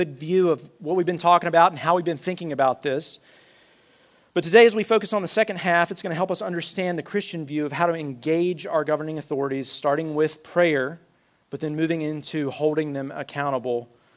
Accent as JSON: {"language": "English", "country": "United States", "said": "I'm American. I love being an American."}